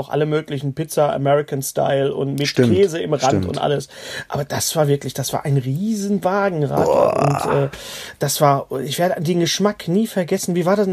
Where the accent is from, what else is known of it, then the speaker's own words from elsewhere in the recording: Bochum, North Rhine-Westphalia, Germany; wir haben natürlich eine sehr große Imbisskultur im Ruhrgebiet und ich bin ja in Bochum leer aufgewachsen, groß geworden